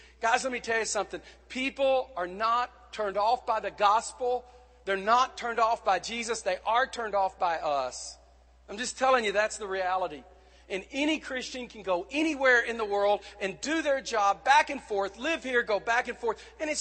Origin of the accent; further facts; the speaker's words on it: Texas, United States; But I'm from East Texas with 1,000 people.